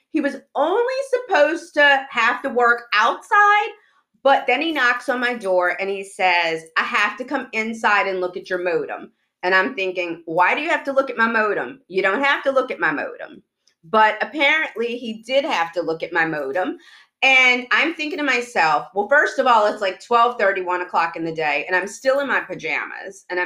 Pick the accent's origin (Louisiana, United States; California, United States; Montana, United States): Louisiana, United States; New Orleans; I'm just like mixed. I'm from New Orleans right now.